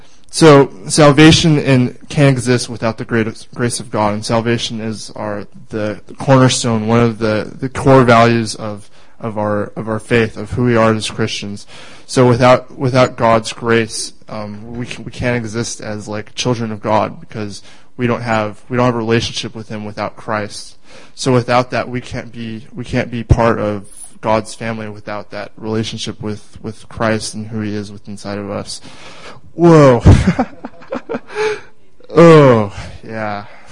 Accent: California, United States; now in Redding, United States; I'm from California, not just from Reading, but I'm there originally. My home city is right next to San Francisco, so that's where I'm originally from. I'm 19.

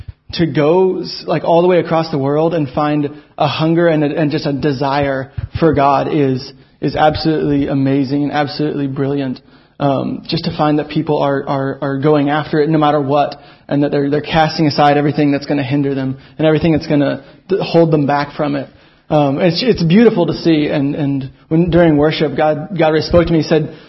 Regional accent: Texas, United States; I'm from Texas originally, but I just started going to Bethel, and they sent me out here.

